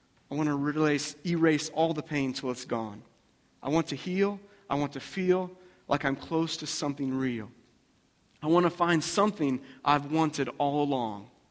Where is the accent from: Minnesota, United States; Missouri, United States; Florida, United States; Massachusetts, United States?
Florida, United States; Pensacola; I see also the location where I was born, Pensacola, Florida. I'm from Florida.